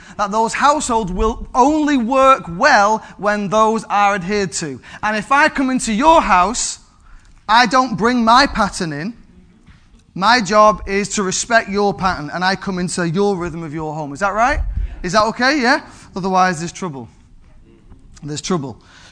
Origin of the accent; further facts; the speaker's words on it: Manchester, North West England, United Kingdom; born there; I was born in Manchester.